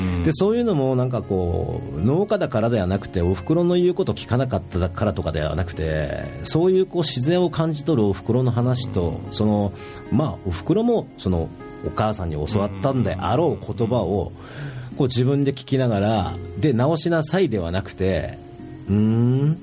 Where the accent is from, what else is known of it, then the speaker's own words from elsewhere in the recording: Furukawa, Miyagi, Japan; 自分は18歳まで実家で暮らしたんですけど、家の前にちっちゃい畑があって